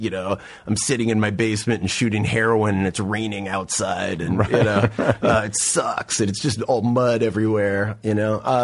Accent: Lake City, Washington, United States; born there; I live on the edge of Lake City. I was born in Lake City and then moved to this area between Ravenna and Lake City.

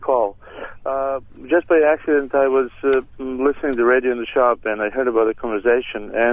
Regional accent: Croatia; I come from Croatia

